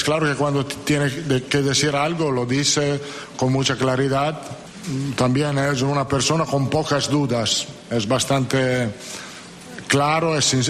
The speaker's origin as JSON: {"language": "Spanish", "country": "Germany", "second_language": "Spanish", "said": "es un alemán como yo. Yo me siento muy alemán en este sentido"}